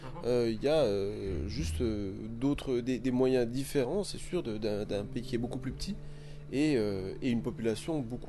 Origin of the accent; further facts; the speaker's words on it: Montbéliard, Bourgogne-Franche-Comté, France; born there; moi je suis né à Montbéliard, hein, donc ouais. Je suis vraiment franc-comtois. Okay. Mais de parents, ma mère est de Montevideo et mon père, lui, d'une autre ville plus petite sur la côte aussi, qui s'appelle Juan Lacasse.